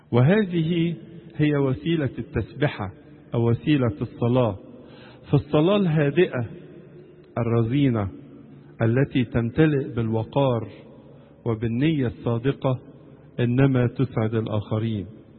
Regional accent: Egypt; نصلي من أجل بلادنا مصر، نصلي من أجل كل شعبها

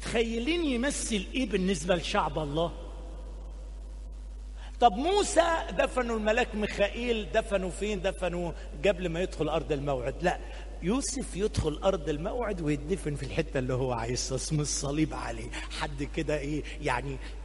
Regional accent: Egypt; في بلدنا مصر هنا

